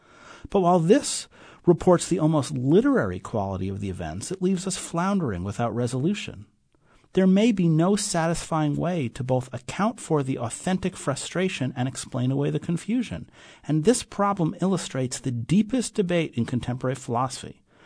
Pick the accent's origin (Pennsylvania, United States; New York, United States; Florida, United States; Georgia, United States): New York, United States; New York City; I'm from New York City.